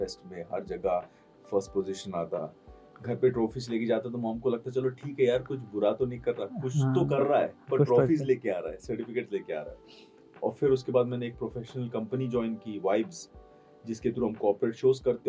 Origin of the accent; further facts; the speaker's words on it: Saudi Arabia; हम सऊदी में पले बड़े हैं